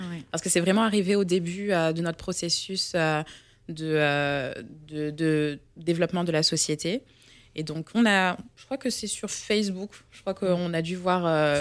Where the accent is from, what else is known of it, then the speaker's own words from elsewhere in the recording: Strasbourg, Grand Est, France; Et moi, je suis née, j'ai grandi à Strasbourg, je suis alsacienne.